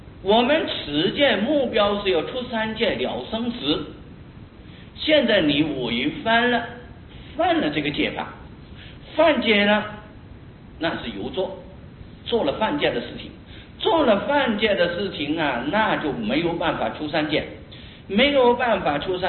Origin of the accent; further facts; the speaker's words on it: China; 因为我们中国人呢，对这个做恶法啊